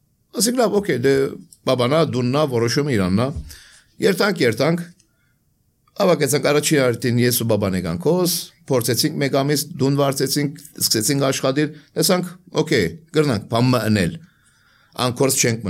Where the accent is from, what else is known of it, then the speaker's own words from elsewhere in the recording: Syria; also born or lived in Saudi Arabia; Ծնել եմ Սաուդի Արաբիա 6 տարեկանին, բաբան այդ ժամանակ ոնց աշխատեր։ 6 տարեկան նոր եմ տեղափոխվել ենք Սուրիա